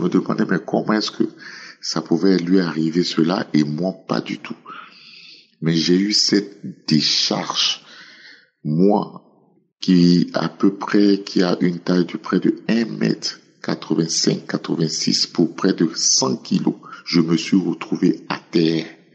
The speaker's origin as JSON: {"language": "French", "country": "Côte d’Ivoire", "said": "Shalom, je suis un Ivoirien."}